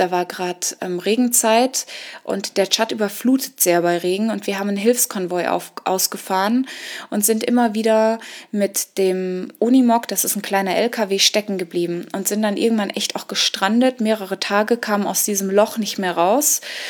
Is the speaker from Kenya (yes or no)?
yes; Kenya; also born or lived in United States; Ich bin in Afrika geboren und aufgewachsen und nicht in Südafrika, wie die meisten annehmen, sondern in Kenia geboren. Hab eine ganz bewegte Kindheit mit dem Bürgerkrieg, bin geflohen, war 12 Jahre auf dem amerikanischen Internat, spreche fließend Englisch